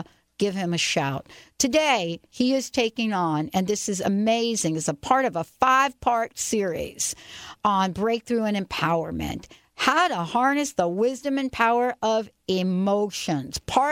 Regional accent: New York/New Jersey area, United States; And especially once they find out I'm from the New York, New Jersey area, right?

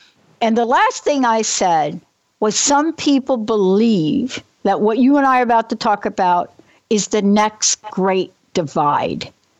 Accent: Bronx, New York, United States; And I thought, look, I'm a girl from the Bronx. That's not hard.

